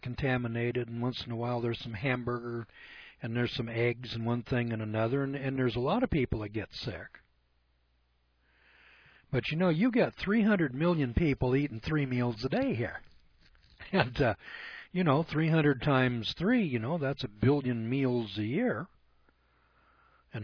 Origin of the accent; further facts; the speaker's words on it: California, United States; That's because I'm from California, and you can still get raw milk there.